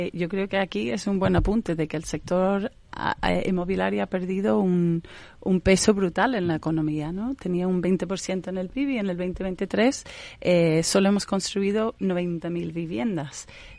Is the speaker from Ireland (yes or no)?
yes; Ireland; Spanish is a second language; yo soy irlandesa, o sea que te puedes imaginar mi opinión sobre eso.